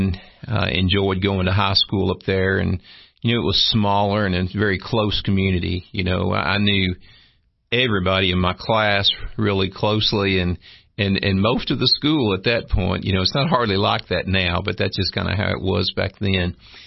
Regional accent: United States; I grew up in Van Buren County. My mom and dad, you know, we moved back there, you know, to help take care of family. And, I grew up, you know, up there in the 80s

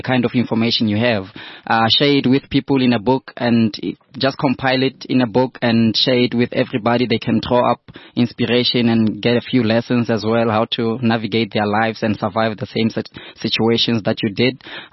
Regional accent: Vanderbijlpark, Gauteng, South Africa; I'm from the Val, I'm from Van der Bale, so I came all

